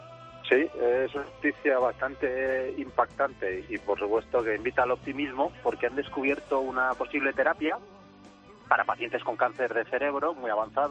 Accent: Spain; y es que soy un español de un equipo del CENIO

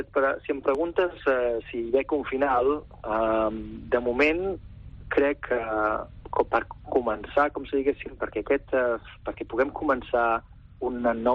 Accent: Catalonia, Spain; jo com a espanyol o com a català he admirat

